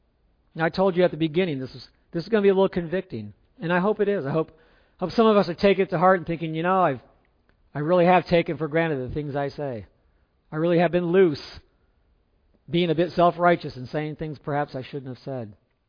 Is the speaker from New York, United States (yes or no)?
no; Simi Valley, California, United States; I remember growing up in California. In the early 70s, there was a very large fire that burned for weeks.